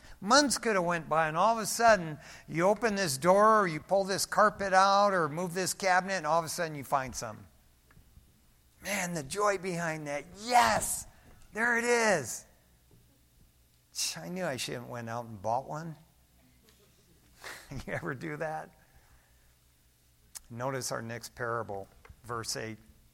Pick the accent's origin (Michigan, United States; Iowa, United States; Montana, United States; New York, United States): Michigan, United States; Detroit; The things I did on the streets growing up in East Detroit